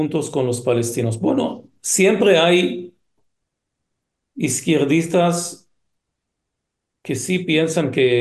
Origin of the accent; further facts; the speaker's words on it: Israel; nosotros somos judíos israelíes y vivimos en el Medio Oriente, dentro de un lugar que está rodeado por árabes, por musulmanos